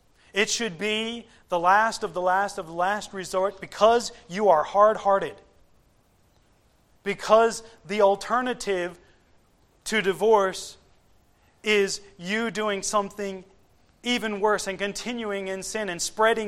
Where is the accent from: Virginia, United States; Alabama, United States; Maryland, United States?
Virginia, United States; She was raised in Wagga. I grew up mostly in Virginia.